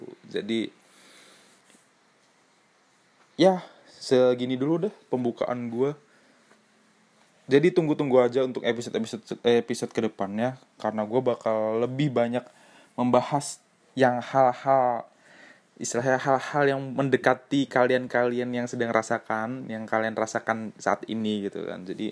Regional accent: Semarang, Central Java, Indonesia; gue asli Semarang. Tapi orang tua Medan, gue lahir gede tapi di Semarang

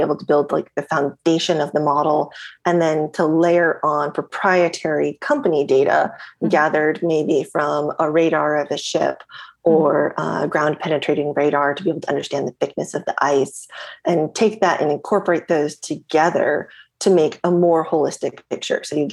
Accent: Anchorage, Alaska, United States; So I grew up in Anchorage, Alaska

